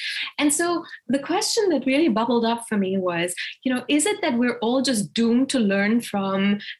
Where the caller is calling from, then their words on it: Boston, Massachusetts, United States; I'm here from Boston.